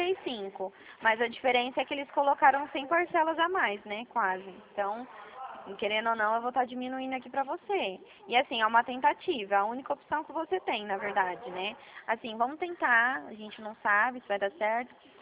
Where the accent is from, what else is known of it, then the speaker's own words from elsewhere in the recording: Dracena, São Paulo, Brazil; Eu sou de Dracena, que eu falo da Central.